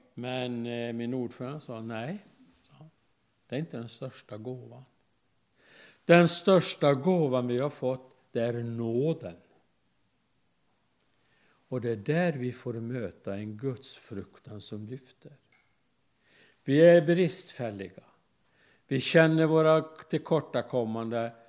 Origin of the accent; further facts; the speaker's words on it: Älvros, Jämtland County, Sweden; När jag var liten, hemma i Älvros i Härjedalen